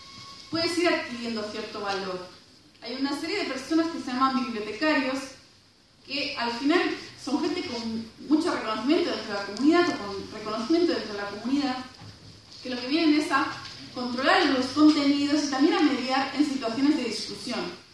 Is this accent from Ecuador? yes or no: no; Spain; Yo, por ejemplo, soy española